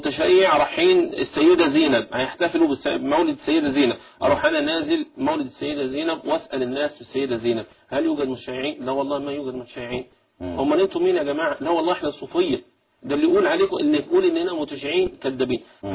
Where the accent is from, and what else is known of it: Egypt